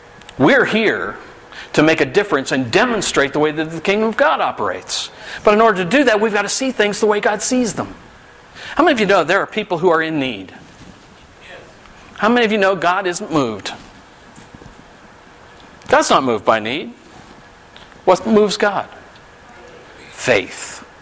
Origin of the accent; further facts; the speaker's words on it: the South, United States; See, I'm from the South, so that's the way we say it. Poor folks.